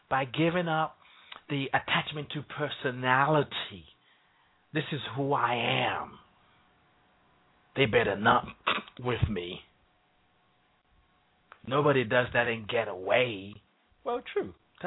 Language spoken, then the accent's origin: English; Nigeria; My mom is a Christian, my dad is a Muslim. So I grew up in Nigeria.